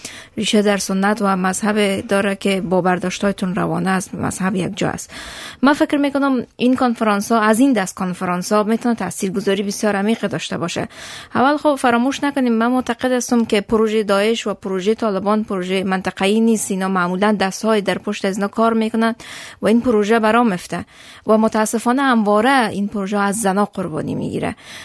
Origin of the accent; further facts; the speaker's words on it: Herat, Afghanistan; از افغانستان آمدم، از هرات آمدم.